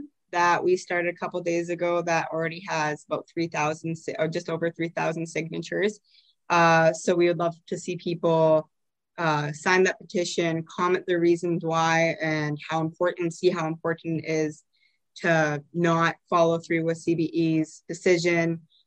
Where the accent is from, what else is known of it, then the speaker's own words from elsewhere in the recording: Calgary, Alberta, Canada; I came from Panorama, so, like, almost basically Airdrie, nowhere close to Fores